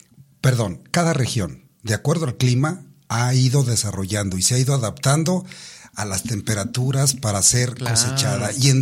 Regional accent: Mexico; tenemos medalla de oro como mexicanos.

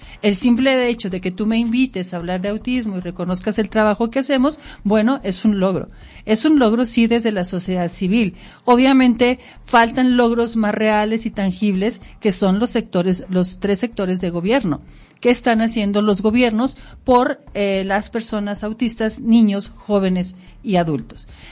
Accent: Durango, Mexico; born there; yo soy una mujer duranguense, orgullosamente duranguense, nacida aquí en Durango capital.

